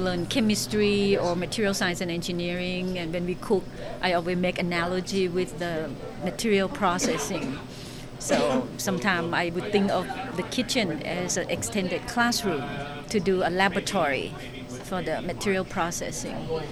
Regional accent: Thailand; When students learn that I'm from Thailand

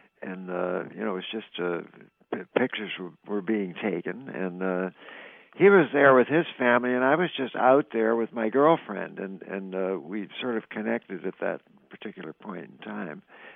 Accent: Orillia, Ontario, Canada; I do a charity show every 3 years in my hometown of Aurelia for various things

